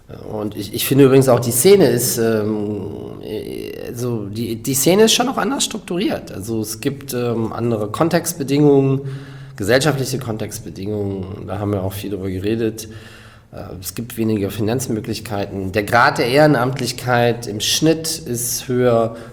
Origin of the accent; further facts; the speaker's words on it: Rhineland, Germany; Also ich selber bin Rheinländer